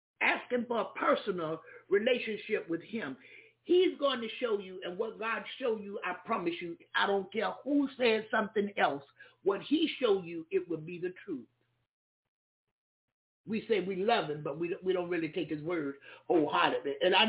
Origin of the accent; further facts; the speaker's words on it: Jacksonville, Florida, United States; I'm from the country. I'm from Jacksonville, Florida. I'm from the South.